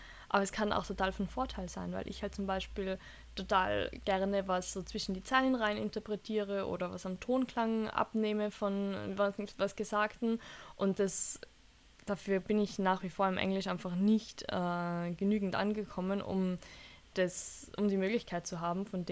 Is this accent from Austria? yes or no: yes; Austria; die Leute fragen, woher ich bin und ich sage, ich bin Österreicherin